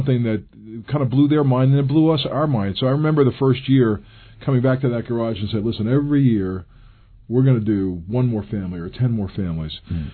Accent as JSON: {"language": "English", "town": "Brooklyn", "region": "New York", "country": "United States", "tie": "born or raised there", "said": "and I grew up in Brooklyn, New York, was one of seven kids."}